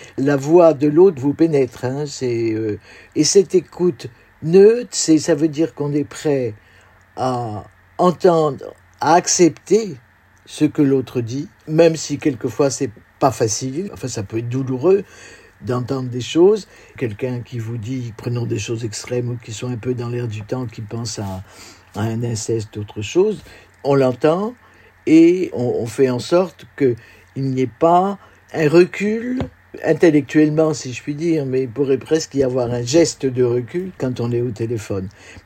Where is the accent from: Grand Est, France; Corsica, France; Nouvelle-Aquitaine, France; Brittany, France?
Brittany, France; Saint-Pol-de-Léon; Je suis bretonne de Saint-Paul-de-Léon, donc Nord Finistère. J'ai 83, je suis une vieille dame là